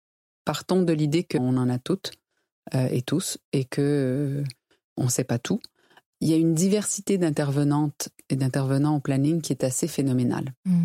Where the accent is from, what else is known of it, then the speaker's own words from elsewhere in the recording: Quebec, Canada; Moi, je suis québécoise, par exemple